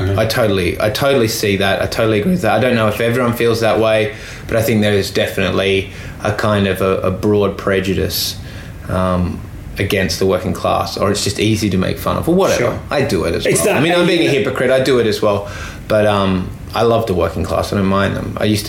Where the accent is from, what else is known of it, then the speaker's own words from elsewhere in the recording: Australia; accent: Australian; if I'm properly Australian, I've got a flat accent, but they still know I'm an Australian.